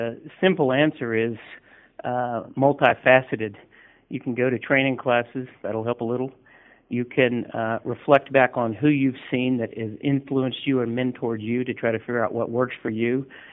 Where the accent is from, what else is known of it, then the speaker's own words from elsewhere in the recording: Indiana, United States; I think it comes from being a Hoosier, but maybe not. I'm not sure. My accent isn't as cool as yours.